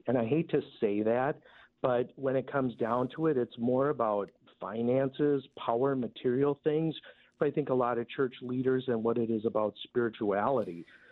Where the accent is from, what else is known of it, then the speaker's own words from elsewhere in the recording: Wisconsin, United States; other people in the community where I grew up in Ozaukee County.